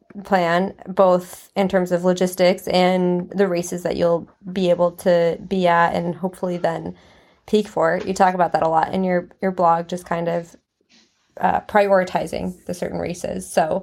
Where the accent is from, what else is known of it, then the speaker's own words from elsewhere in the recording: Minnesota, United States; Okay, me too. I'm from Minnesota